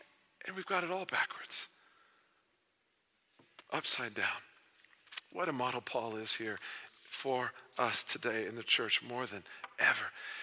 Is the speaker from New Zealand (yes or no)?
no; Bible Belt, United States; I grew up in the Bible Belt of the U.S., and I would travel around to all the latest Christian rock concerts, believe it or not.